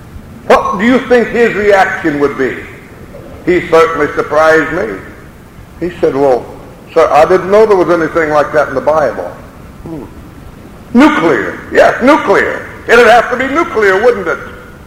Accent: Idaho, United States; He was at the university, my home state of Idaho.

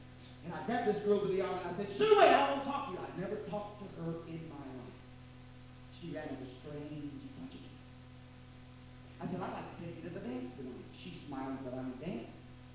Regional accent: Arkansas City, Kansas, United States; on the streets of my hometown in Arkansas City, Kansas, up near Wichita

